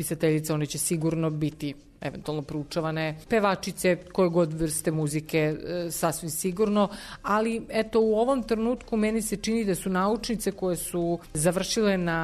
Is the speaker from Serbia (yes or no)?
yes; Belgrade, Serbia; sam odrasla u Beogradu, rođena sam u Beogradu, u jednoj vrlo pristojnoj porodici